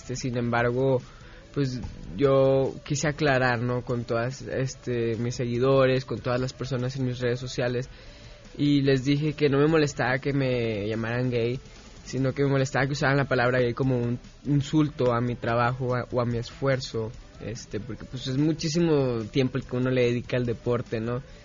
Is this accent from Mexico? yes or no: yes; Guadalajara, Jalisco, Mexico; born there; Sí, nací en Guadalajara y comencé a patinar a los 8.